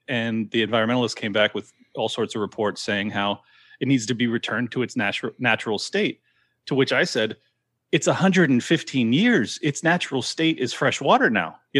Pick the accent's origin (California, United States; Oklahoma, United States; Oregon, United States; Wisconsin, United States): California, United States; San Diego; As someone who's, you know, born and raised in San Diego, I've witnessed forest fires, you know, my entire life.